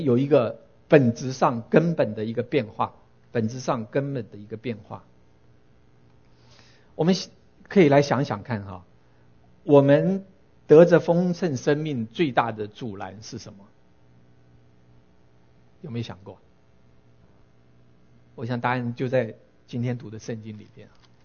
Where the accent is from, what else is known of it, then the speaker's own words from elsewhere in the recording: China; 就好像说我们中国人有句古话哈，说人不为己， 天诛地灭